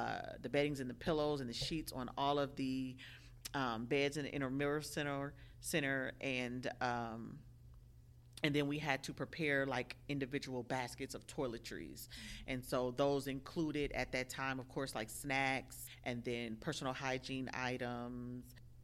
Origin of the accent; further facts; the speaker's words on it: Omaha, Nebraska, United States; I'm from Omaha, Nebraska. I don't have any family in New Orleans